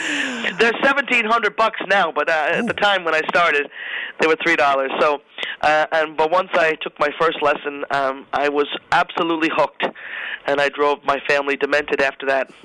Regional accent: New York City, New York, United States; I'm from New York. I was born in the Bronx, believe it or not.

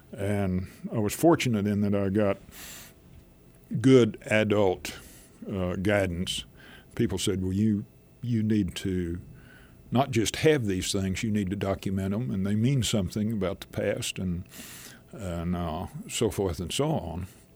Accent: Texas, United States; And then I grew up in West Texas on the High Plains during the drought of the 1950s.

